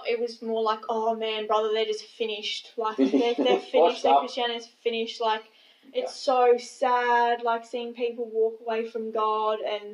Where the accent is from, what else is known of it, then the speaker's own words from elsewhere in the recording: Australia; And I wasn't into what being an Australian teenager is.